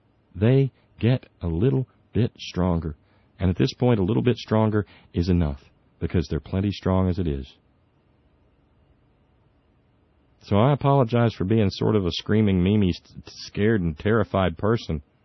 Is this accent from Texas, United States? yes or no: no; Alabama, United States; when I was a kid growing up in Alabama